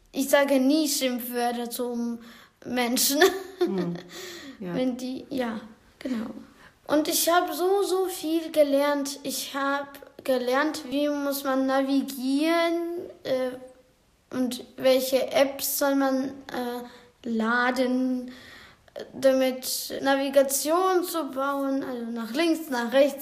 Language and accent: German; Ukraine; German is a second language; now in Germany; ich komme aus der Ukraine. Ich bin am Anfang in Rumänien gefahren, dann aus die Rumänien nach Deutschland mit dem Zug gekommen. Und schon 11 Monaten bin ich in Deutschland und habe Deutsch gelernt und lerne sie jeden Tag.